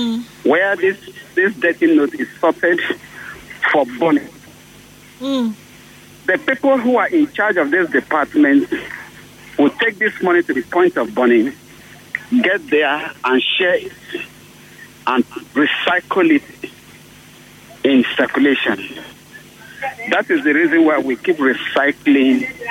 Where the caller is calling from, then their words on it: Port Harcourt, Rivers, Nigeria; I'm calling from Transamade, Port Harcourt.